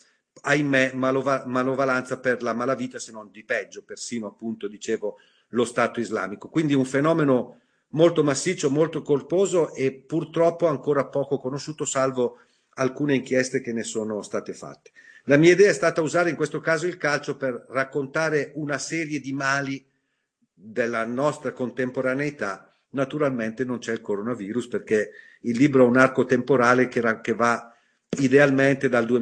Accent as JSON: {"language": "Italian", "town": "Nembro", "region": "Lombardy", "country": "Italy", "tie": "born or raised there", "said": "il mio paese, che si chiama Nembro, è stato tra i più colpiti dal coronavirus."}